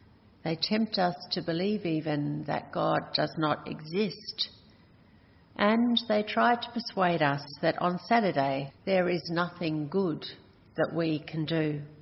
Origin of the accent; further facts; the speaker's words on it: Wilmington, Delaware, United States; I got married and took a job in my hometown, Wilmington, Delaware.